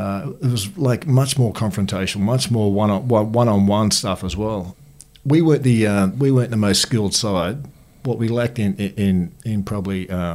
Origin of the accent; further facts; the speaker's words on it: England, United Kingdom; now in Australia; My family, my mum and dad came out to, we're English, I'm English. Mm. My brother, older brother and my older sister are all English.